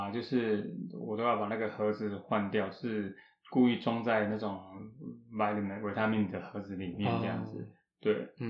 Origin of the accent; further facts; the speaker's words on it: Kaohsiung, Taiwan; now in Toronto, Canada; 然后来自我家乡是其实在台湾的南边的城市高雄，然后来到多伦多已经3年半